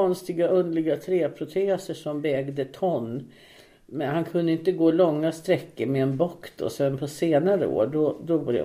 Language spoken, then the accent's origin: Swedish; Stockholm, Stockholm County, Sweden; Jag växte upp i Tallkrogen nära Gubbingen. Mamma och pappa byggde en sån här småstuga som småstugubyrån hade.